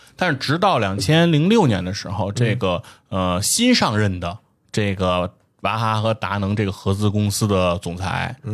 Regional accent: China; 我们中国人用我们中国人的品牌想怎么用就怎么用

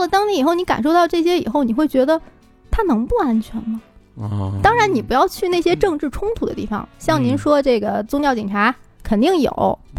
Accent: China; 亚兹德对于我们中国人来说可能一说

